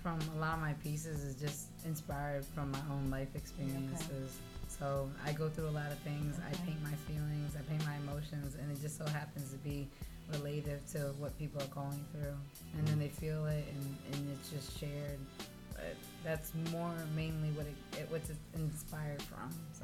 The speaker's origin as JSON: {"language": "English", "town": "Hartford", "region": "Connecticut", "country": "United States", "tie": "born or raised there", "also_born_or_lived": "Philadelphia", "said": "I'm from Hartford. Okay. I was raised in Hartford. I was born in Philly."}